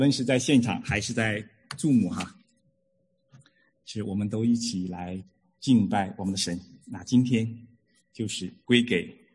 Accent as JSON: {"language": "Chinese", "region": "Heilongjiang", "country": "China", "tie": "born or raised there", "lives_now": "United States", "said": "我是东北人，我小时候在黑龙江长大，所以我那时候我知道是寒冷是什么样的啊。"}